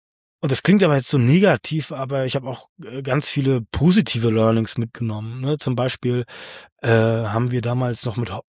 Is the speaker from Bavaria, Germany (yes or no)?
no; Mecklenburg-Vorpommern, Germany; Ich bin in einem ganz kleinen Dorf aufgewachsen, in der Nähe von Rostock, 15 Kilometer. Keine wirkliche Busverbindung, 300 Einwohner, tatsächlich wie im Klischee mehr Kühe gefühlt als Menschen.